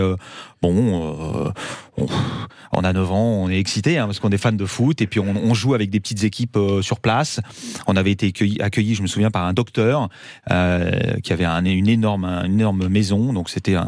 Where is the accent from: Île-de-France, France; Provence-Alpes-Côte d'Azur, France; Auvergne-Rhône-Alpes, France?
Île-de-France, France; Paris; born there; Je suis né à Paris, moi